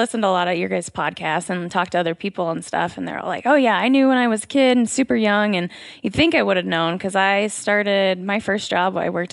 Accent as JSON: {"language": "English", "town": "Arlington", "region": "Michigan", "country": "United States", "tie": "born or raised there", "said": "Arlington, Lower Thumb area, yeah."}